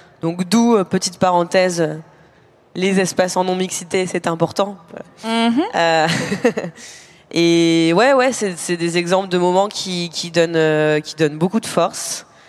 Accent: Normandy, France; j'ai grandi en Normandie, il n'y avait pas beaucoup de personnes noires ou métisses qui portaient leur afro comme ça fièrement

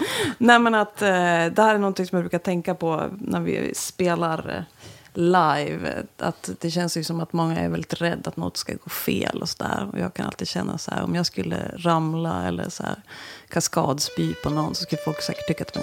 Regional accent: Frösund, Jämtland County, Sweden; Nej, jag är från Frösund. Det ligger liksom precis vid Östersund.

